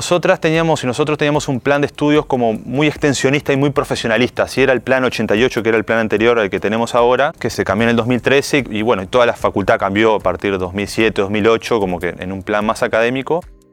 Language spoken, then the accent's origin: Spanish; Montevideo, Uruguay; vengo de un contexto urbano, o sea, me crié en La Blanqueada, después me fui a Lezica a vivir